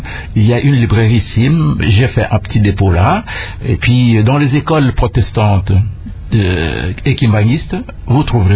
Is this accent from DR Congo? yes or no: yes; DR Congo